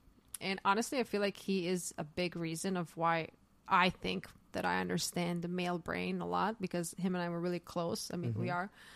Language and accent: English; Zagreb, City of Zagreb, Croatia; English is a second language; I was raised in a city called Zagreb.